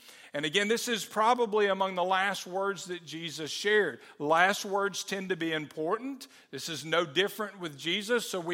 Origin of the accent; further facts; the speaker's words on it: Forestdale, Alabama, United States; I remember the torch being carried through my hometown. In Forestdale, Alabama, they ran right up 78 Highway in Forestdale.